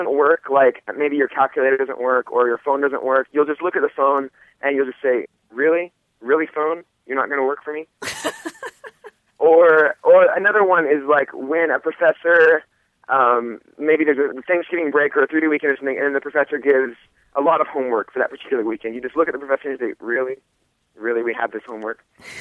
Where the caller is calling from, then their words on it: Provo, Utah, United States; I'm calling from Provo, Utah.